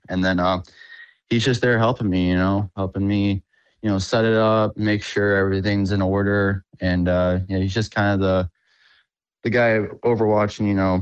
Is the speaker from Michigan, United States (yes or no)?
yes; Temperance, Michigan, United States; Yeah, so I'm originally from Michigan, Temperance, Michigan, to be more specific. But I grew up and, you know, lived in Michigan